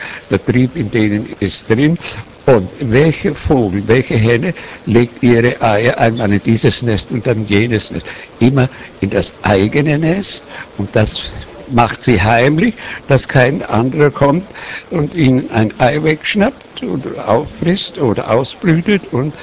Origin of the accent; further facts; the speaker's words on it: Bohemia, Czechia; Ich habe es der ganzen Menschheit unter dem Patronat meiner Heimat Böhmen geschenkt.